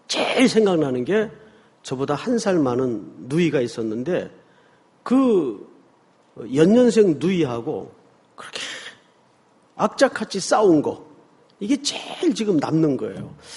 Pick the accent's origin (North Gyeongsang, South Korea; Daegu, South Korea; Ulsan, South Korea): Daegu, South Korea; 제 어릴 때 기억이래야 그 대구에서 어린 시절을 보냈기 때문에 그때 기억이 단편적으로 남아있습니다.